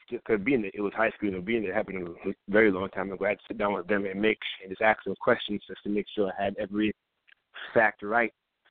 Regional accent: Brooklyn, New York, United States; now in Far Rockaway, United States; I was born in Brooklyn, East New York, but in 2004 I moved to Far Rockaway, Queens, and ever since then I've been living in Far Rockaway since 2004.

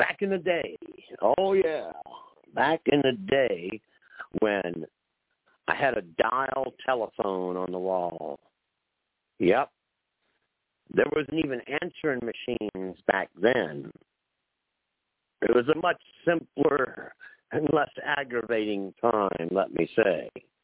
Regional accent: New Orleans, Louisiana, United States; But anyway, how about I talk about where I come from? I come from New Orleans. I was born in New Orleans, land of swamps, voodoo, the capital of murder at the time.

